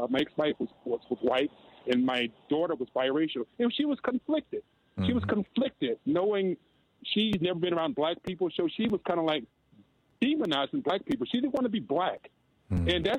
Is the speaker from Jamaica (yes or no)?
no; Alabama, United States; now in Albuquerque, United States; growing up, I grew up in Alabama. Here in Albuquerque, New Mexico